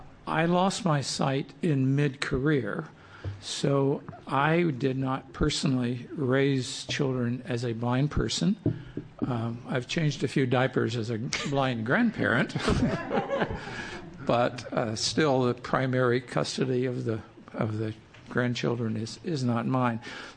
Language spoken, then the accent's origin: English; Corvallis, Oregon, United States; I'm from Corvallis.